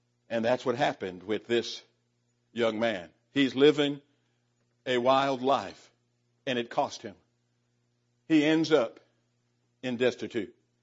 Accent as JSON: {"language": "English", "town": "Santa Monica", "region": "California", "country": "United States", "tie": "born or raised there", "said": "I decided I wanted to go to my old neighborhood where I grew up in Santa Monica."}